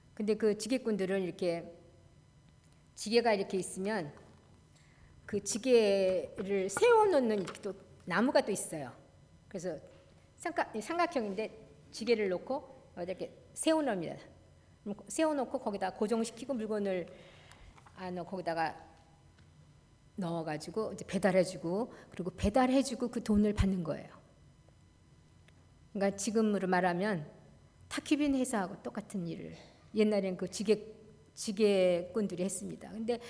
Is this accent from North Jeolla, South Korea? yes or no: no; Mapo, Seoul, South Korea; 제가 본래 어릴 때그 마포에서 자랐는데요, 늘 한강에 걸어 다니기도 했어요.